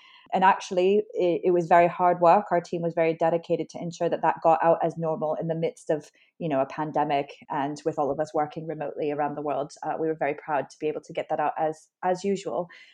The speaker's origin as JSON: {"language": "English", "country": "United States", "lives_now": "London, United Kingdom", "said": "I'm a dual national. I'm originally American and also British now too."}